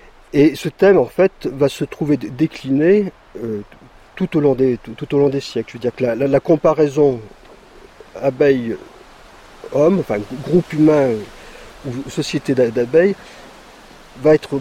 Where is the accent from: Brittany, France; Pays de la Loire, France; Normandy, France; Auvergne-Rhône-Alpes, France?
Auvergne-Rhône-Alpes, France; Saint-Étienne; born there; me retrouver dans la Haute-Loire, qui est proche de ma ville natale, qui était Saint-Étienne.